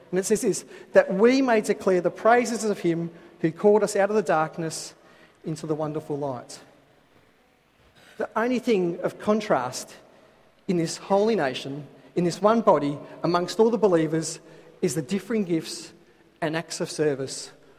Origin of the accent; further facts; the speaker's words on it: Australia; I'm proudly Australian.